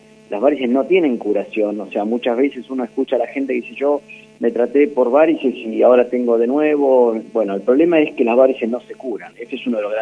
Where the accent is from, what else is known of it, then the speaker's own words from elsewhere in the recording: Azul, Buenos Aires Province, Argentina; Bueno, soy oriundo de Azul. Yo trabajo y vivo en Azul.